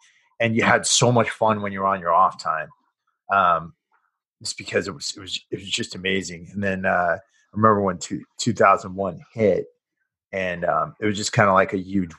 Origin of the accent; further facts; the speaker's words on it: New England, United States; I mean, and I'm from New England